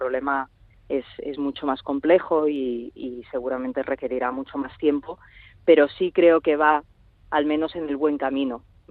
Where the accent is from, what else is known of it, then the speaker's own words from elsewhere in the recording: Catalonia, Spain; como ciudadana y como catalana